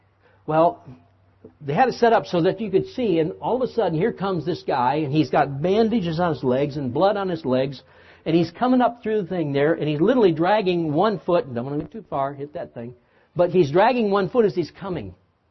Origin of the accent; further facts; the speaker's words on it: Michigan, United States; I grew up in Southwest Michigan on a farm.